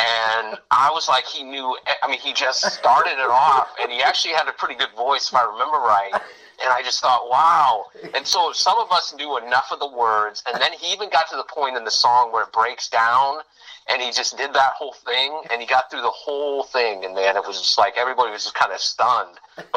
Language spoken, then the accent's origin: English; Fort Wayne, Indiana, United States; I was born in Fort Wayne, Indiana.